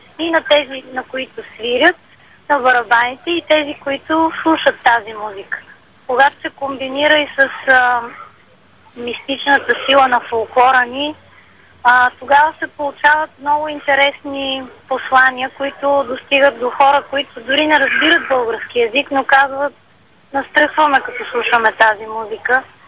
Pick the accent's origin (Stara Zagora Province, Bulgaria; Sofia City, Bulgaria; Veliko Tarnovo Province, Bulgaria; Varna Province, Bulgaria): Varna Province, Bulgaria; Varna; В момента се намираме на 20 крачки от морския бряг. Съвсем близо до водата и морето и съвсем близо до моя роден град Варна.